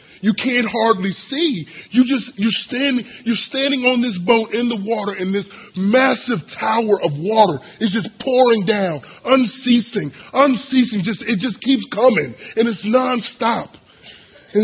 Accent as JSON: {"language": "English", "region": "Florida", "country": "United States", "tie": "born or raised there", "said": "I grew up in Florida. So the only waterfall I've ever seen is, like, at a pool."}